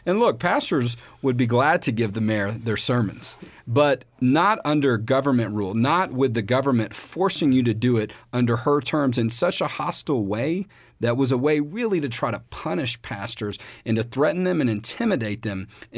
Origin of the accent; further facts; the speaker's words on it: Houston, Texas, United States; the area where I grew up in Southeast Houston, very proud area, an area where a lot of focus is on family.